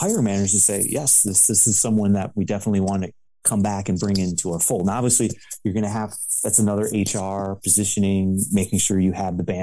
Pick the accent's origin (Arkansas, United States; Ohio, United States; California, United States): Ohio, United States; Cleveland; Well, I will tell you, I grew up in Cleveland my entire life.